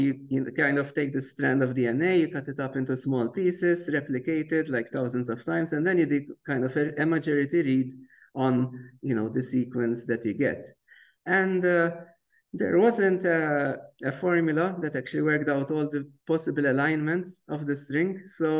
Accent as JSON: {"language": "English", "country": "Malta", "tie": "born or raised there", "also_born_or_lived": "United Kingdom", "moved": "yes", "said": "so I grew up in Malta initially, and then I did my PhD and my education in the UK."}